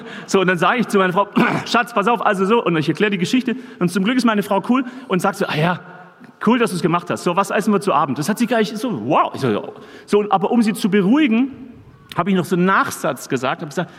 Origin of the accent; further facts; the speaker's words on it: Baden-Württemberg, Germany; ich bin Schwabe und wir Schwaben, wir händ's ja nicht so mit Geld gäbe und so.